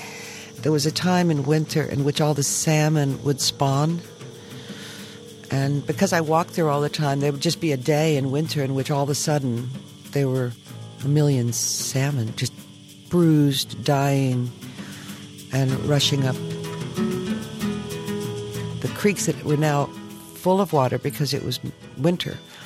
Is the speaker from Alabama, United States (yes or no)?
no; California, United States; Well, my homeland is Northern California, West Marin County, and they have four seasons